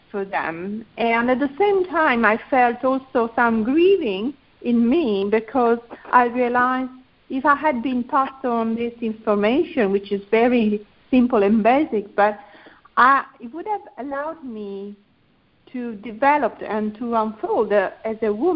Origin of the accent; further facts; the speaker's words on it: Turin, Piedmont, Italy; English is a second language; now in London, United Kingdom; I moved to London from Turin in Italy at the end of May 1997.